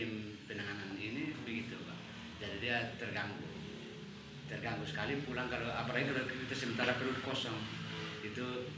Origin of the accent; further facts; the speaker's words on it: Soe, East Nusa Tenggara, Indonesia; now in Sumba, Indonesia; saya asli dari Soe. Dinas di sini sudah 12 tahun.